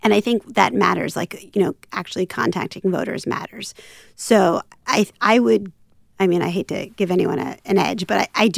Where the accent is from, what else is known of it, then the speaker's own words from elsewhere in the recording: Philadelphia, Pennsylvania, United States; okay, I'm working for you, but, you know, I'm from Philadelphia, so great that you're from Nevada.